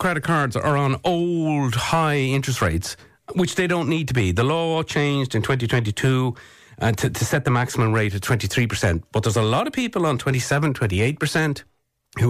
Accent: Leinster, Ireland; for a country like this, I grew up in North County Dublin.

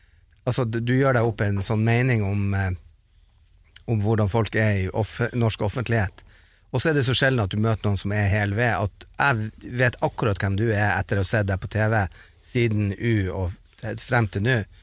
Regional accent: Bodø, Nordland, Norway; vi som satt hjemme i Bodø og så på det

